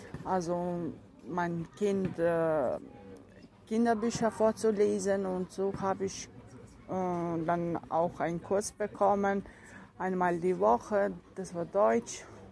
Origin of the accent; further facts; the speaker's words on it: Kosovo; now in Germany; Ich komme aus Kosovo und ich bin eine Romja.